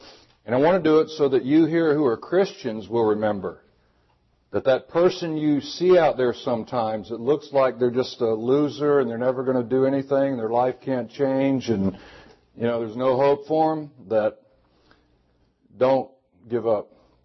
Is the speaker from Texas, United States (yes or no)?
no; Florida, United States; But I was born in Florida, North Florida, and I grew up my life, you know, pretty much average, I guess, for the time in which I was born.